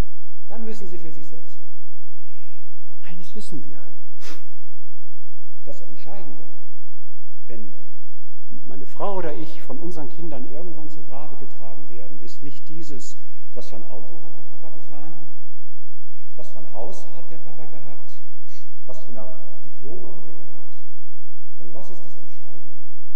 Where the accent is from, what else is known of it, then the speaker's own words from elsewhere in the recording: Osnabrück, Lower Saxony, Germany; Meine Eltern haben mitten in unserem Haus gewohnt in Osnabrück. Wir kommen ursprünglich aus Osnabrück. Eltern haben dort mitgelebt.